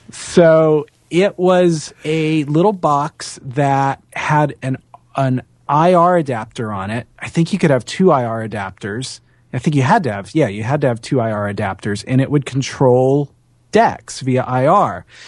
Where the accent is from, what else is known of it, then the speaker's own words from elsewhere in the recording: Jacksonville, Florida, United States; I'm from Jacksonville, Florida.